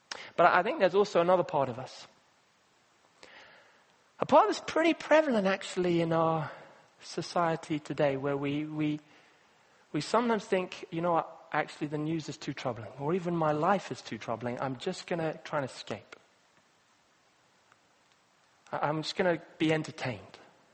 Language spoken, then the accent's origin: English; Kenya; I grew up in Kenya.